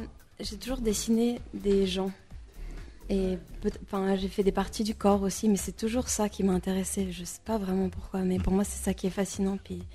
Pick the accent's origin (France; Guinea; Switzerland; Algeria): Switzerland; Je suis née d'une mère allemande et d'un père irlandais. J'ai grandi en Suisse.